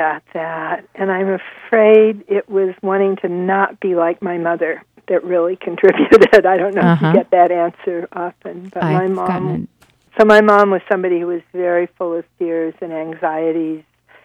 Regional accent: Chicago, Illinois, United States; I was raised in Chicago mostly by my Orthodox Jewish grandparents and my mom in a little house

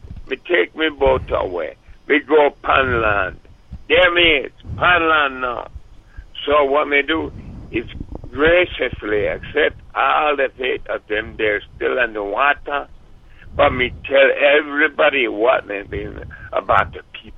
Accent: San Francisco, California, United States; born there; Yeah, I'm white. I was born in San Francisco.

